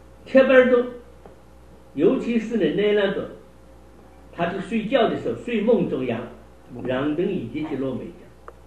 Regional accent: China; 我们中国人是讲十二时辰，一个时辰是两个钟头

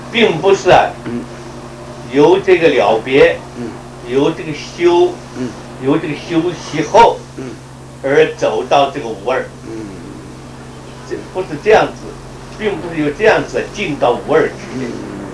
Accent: China; 我们中国人呢，因为我们中国人的方块外字没有这个梵文跟藏文啊这么精致，

